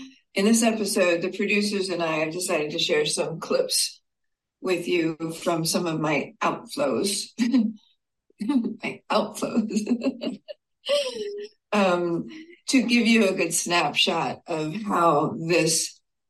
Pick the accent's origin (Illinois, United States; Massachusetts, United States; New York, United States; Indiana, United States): New York, United States; I was born and raised in New York, so I have a big New York mouth.